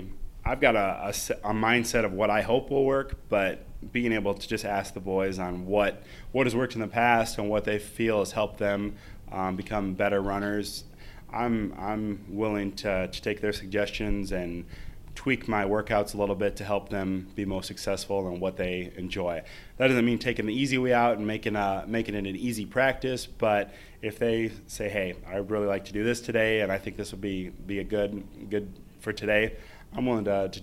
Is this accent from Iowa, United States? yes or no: yes; Iowa, United States; I'm originally from Northwest Iowa.